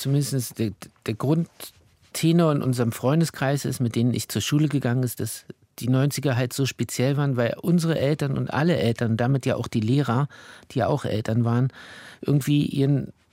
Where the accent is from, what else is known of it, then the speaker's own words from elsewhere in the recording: Chemnitz, Saxony, Germany; ich bin sehr liebevoll in einer Familie die ersten 3-4 Jahre groß geworden in Chemnitz, ja.